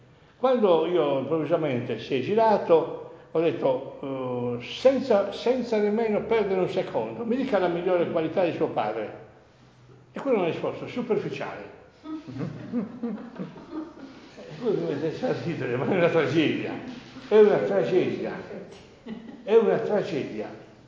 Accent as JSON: {"language": "Italian", "town": "Sassari", "region": "Sardinia", "country": "Italy", "tie": "born or raised there", "said": "la mia famiglia non era certo sarda, però mi ritengo sassarese in tutto, ci sono nato e ho vissuto i primi anni della mia vita"}